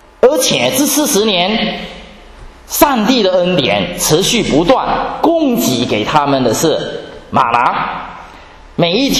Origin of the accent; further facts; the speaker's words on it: Guangdong, China; 如果你们的家乡像我们的家乡广东一样沿着海边，然后呢海边都是山，然后那些土地都是面积狭小的